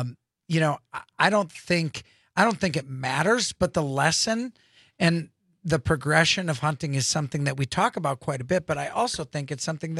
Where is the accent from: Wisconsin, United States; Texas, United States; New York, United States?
Wisconsin, United States; I was raised in Wisco.